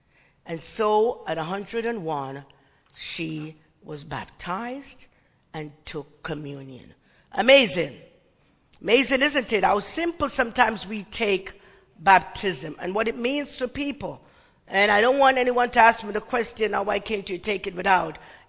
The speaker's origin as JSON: {"language": "English", "country": "Jamaica", "said": "I'm an Anglican from Jamaica. I was first an Anglican before I was United Methodist."}